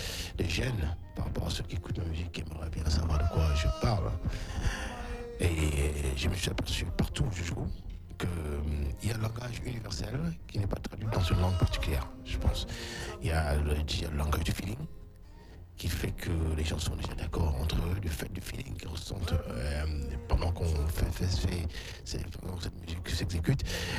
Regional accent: Cameroon; Lorsqu'on vient du Cameroun, quand on est au Cameroun, on va dire, on est dans un univers musical extrêmement riche.

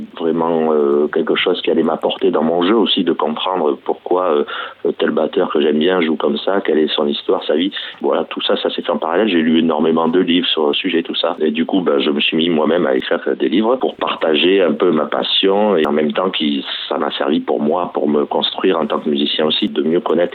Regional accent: La Teste-de-Buch, Nouvelle-Aquitaine, France; mes parents m'ont inscrit à l'école de musique dans la ville où j'ai grandi, à la Teste de Buch, donc sur le bassin Arcachon. Quand j'avais 6 ans.

